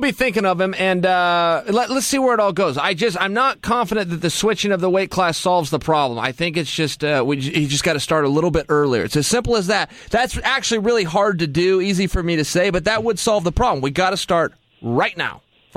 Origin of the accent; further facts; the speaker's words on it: Pacific Northwest, United States; I'm from the Northwest.